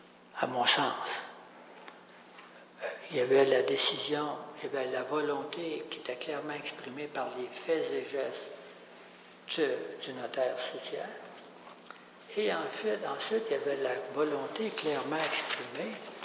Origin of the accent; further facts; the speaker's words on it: Victoriaville, Quebec, Canada; also born or lived in Sherbrooke; moi, je viens de Tabasco, de Victoriaville. Quand je suis arrivé à Sherbrooke en 72